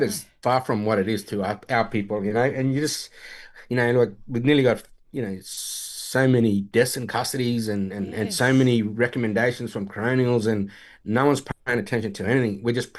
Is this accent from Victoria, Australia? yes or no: no; Northern Territory, Australia; I'm proud of where I'm from. And the fact is, I'm from the Northern Territory. I got connections all throughout it. My father's Arrernte, my mum is Larrakia and Wadji.